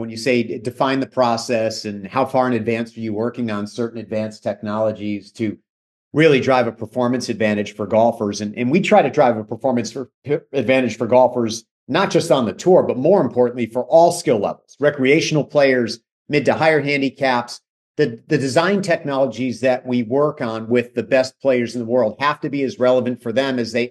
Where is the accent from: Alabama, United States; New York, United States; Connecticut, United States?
Connecticut, United States; You know, I had a chance when I was a kid growing up in Central Connecticut at the Greater Hartford Open